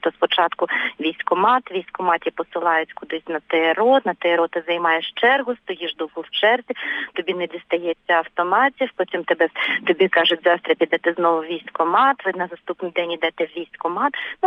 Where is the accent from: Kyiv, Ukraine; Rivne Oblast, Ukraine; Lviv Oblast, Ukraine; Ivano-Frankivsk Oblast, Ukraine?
Kyiv, Ukraine; Я сама киянка, я живу на Оболоні, у мене з вікна видно Вишгород, і ми на північному краю столиці, скажімо так.